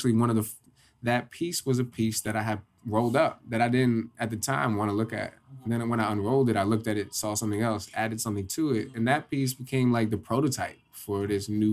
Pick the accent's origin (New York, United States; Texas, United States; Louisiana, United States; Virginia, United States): New York, United States; Poughkeepsie; I'm from Poughkeepsie.